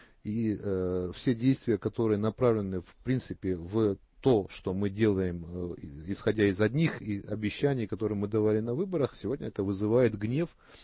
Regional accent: Georgia; Они мне напомнили, что я грузин. Я никогда не скрывал этого, не стеснялся этого.

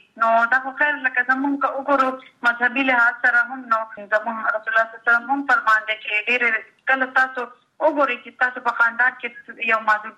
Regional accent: Mardan, Khyber Pakhtunkhwa, Pakistan; زما تعلق دا مردان شیرگڑھ سره دی او تعلیم می بیسیکلی دا باولپنڈی پنجاب نا کړی دی

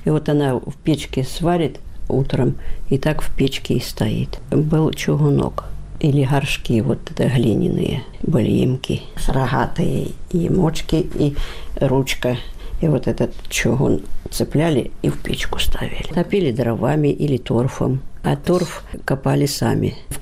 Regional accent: Milenino, Kursk Oblast, Russia; Я родилась в Курской области Фатежского района, село Миленина.

